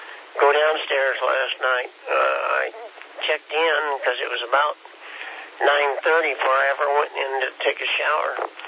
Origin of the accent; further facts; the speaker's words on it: Kansas, United States; You know, we're from Kansas. We're a little slow, but when it comes to eating, we can always find that.